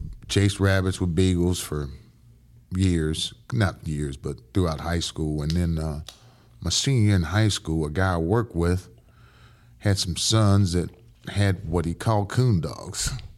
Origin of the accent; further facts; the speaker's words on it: Dayton, Ohio, United States; also born or lived in Brooklyn; I was born in Brooklyn. And we moved to Dayton, Ohio.